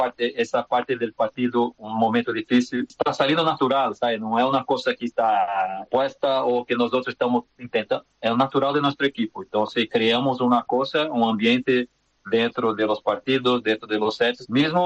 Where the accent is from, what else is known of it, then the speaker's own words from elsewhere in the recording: Uruguay; todavía nos queda un pasito a más para pelear en un nivel más alto como Uruguayos